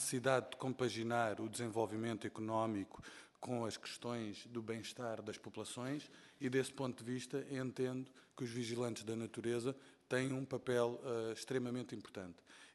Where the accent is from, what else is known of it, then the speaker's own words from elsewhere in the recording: Faro, Portugal; Eu sou algarvio